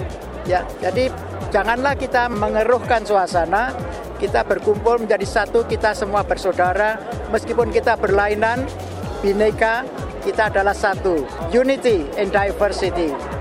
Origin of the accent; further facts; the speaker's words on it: Surakarta, Central Java, Indonesia; moved away as an adult; also born or lived in Surabaya / Yogyakarta; now in New York, United States; Saya aslinya dari Solo, kota Solo, Jawa Tengah. Tapi saya pernah juga belajar di Surabaya dan saya belajar di Yogyakarta. Saya datang kemari tahun 1971.